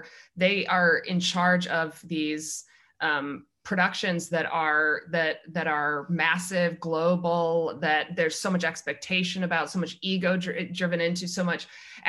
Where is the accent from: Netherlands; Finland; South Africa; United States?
United States; Midwest; I think that's because I'm from the Midwest and I don't know if that exists anymore.